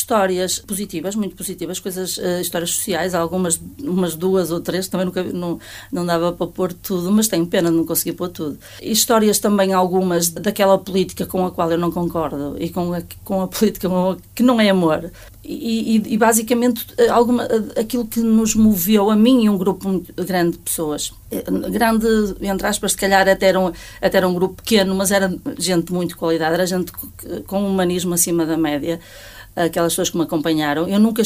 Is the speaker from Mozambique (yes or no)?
no; Carvalhal, Portugal; és de Carvalhal, de onde és? Eu sou de Carvalhal.